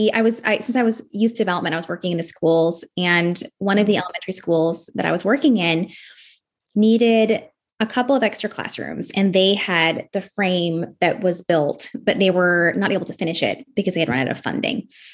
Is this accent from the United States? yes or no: yes; Portland, Oregon, United States; that's where I am from, born and raised in Portland.